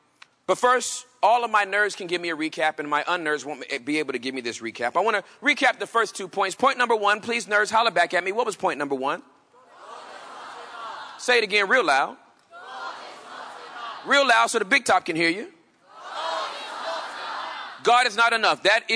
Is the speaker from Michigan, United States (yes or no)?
no; California, United States; also born or lived in Texas; When we first met, I came from California and I moved to Texas